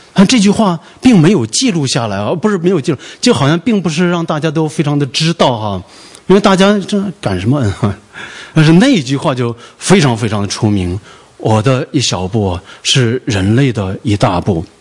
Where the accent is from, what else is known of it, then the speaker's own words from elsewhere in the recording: China; 我们从大陆来的都知道